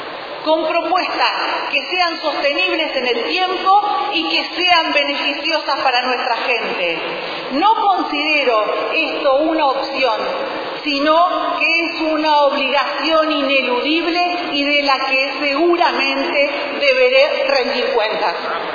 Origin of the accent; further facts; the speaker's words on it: Tierra del Fuego, Argentina; Todos somos fueguinos.